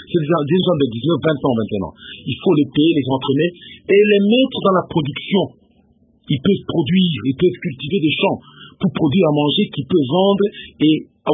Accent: Bukavu, South Kivu, DR Congo; quand moi j'étais adolescent, chaque année, je voyais dans ma ville natale à Bukavu

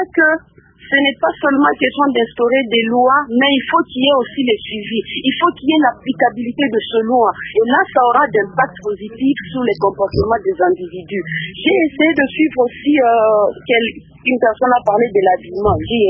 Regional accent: Lubumbashi, Haut-Katanga, DR Congo; Parce que moi, je suis de Lubumbashi.

